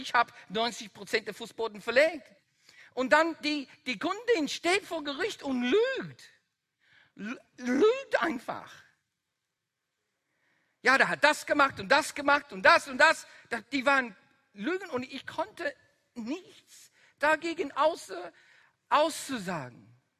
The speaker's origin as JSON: {"language": "German", "country": "Netherlands", "accent": "Dutch", "second_language": "German", "said": "weiter ist mein holländischer Akzent"}